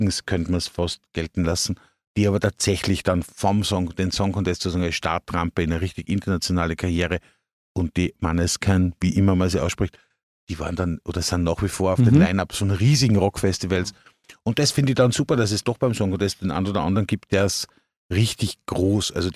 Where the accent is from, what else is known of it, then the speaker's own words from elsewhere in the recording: Upper Austria, Austria; ich entscheide mich als Oberösterreicher völlig schrägerweise einfach